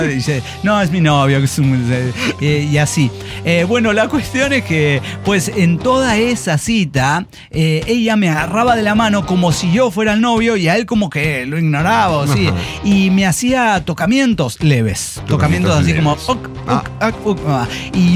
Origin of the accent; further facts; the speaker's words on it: Ciudad Juárez, Chihuahua, Mexico; now in Guadalajara, Mexico; soy un cuate provincia, vengo de Juárez.